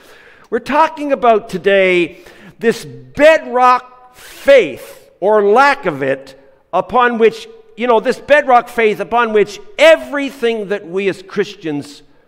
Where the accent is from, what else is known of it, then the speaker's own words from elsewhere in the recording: Newfoundland and Labrador, Canada; And my wife Donna is a retired music teacher, and so we come from the Rock. We're from the Rock.